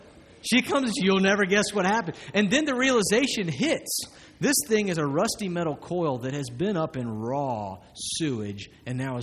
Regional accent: the South, United States; I grew up in the South, and it's our tendency to think opposite from this.

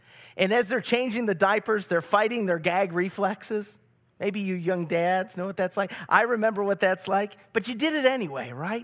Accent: Buffalo, New York, United States; born there; you know I grew up in the city, kind of. I was born in Buffalo. I'm not really a country boy. I didn't grow up on the farm, you know.

